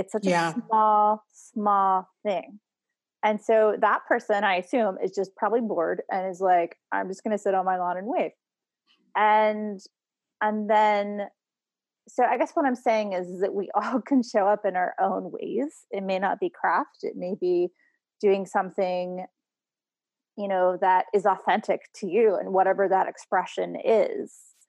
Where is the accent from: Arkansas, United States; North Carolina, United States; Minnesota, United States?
North Carolina, United States; And so I am from North Carolina.